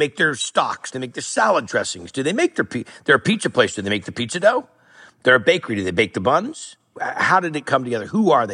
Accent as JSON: {"language": "English", "region": "California", "country": "United States", "said": "I'm a cook. I'm a dude from Northern California."}